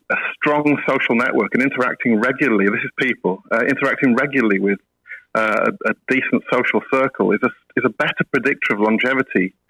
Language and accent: English; Leeds, Yorkshire and the Humber, United Kingdom; accent: Yorkshire; moved away as an adult; now in Australia; I don't have the Australian accent, regrettably, but yeah, I grew up in Leeds, so there's still a bit of a Yorkshire twang there. And I moved down here 13 years ago to follow my career.